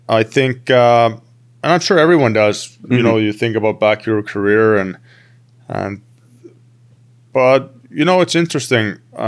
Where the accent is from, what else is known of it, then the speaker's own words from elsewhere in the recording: Turku, Southwest Finland, Finland; English is a second language; when I played for my hometown team in Finland, in TPS, it would be the same thing there.